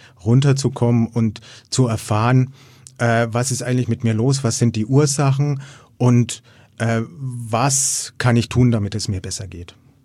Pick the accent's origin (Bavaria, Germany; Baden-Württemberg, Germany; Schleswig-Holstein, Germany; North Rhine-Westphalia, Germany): Bavaria, Germany; Erlangen; wie gesagt, ich komme aus Erlangen, bin demnächst 45 Jahre alt